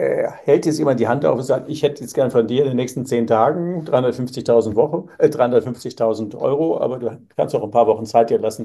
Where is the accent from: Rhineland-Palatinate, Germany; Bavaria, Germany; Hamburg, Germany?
Rhineland-Palatinate, Germany; Koblenz; wir kommen ja beide aus dem Rheinland, du aus Bacharach und ich aus Koblenz, also wir könnten noch so ein bisschen rheinländisch, ich kann ja auch relativ gut Kölsch